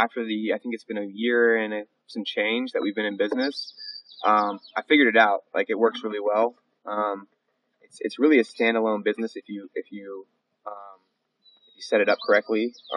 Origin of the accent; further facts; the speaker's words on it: Humboldt, California, United States; I was born and raised here in Humboldt, and I was raised by a single mother.